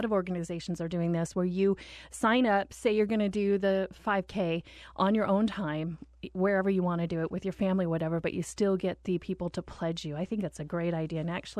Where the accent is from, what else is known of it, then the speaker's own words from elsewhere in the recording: Oregon, United States; I've got web feet. I'm from Oregon.